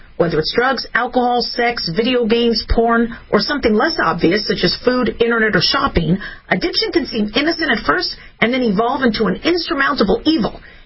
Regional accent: California, United States; I'm from California. I love California.

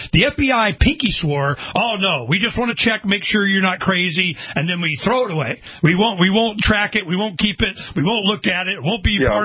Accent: Arizona, United States; We just had I'm from Arizona.

